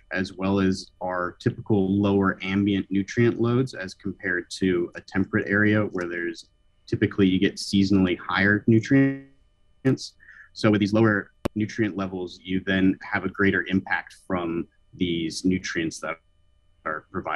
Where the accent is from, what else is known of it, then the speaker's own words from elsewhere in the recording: Northeast, United States; Yeah, I grew up landlocked in the Northeast